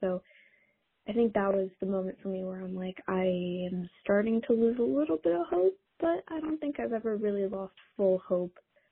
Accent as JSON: {"language": "English", "region": "New Jersey", "country": "United States", "said": "I'm from New Jersey."}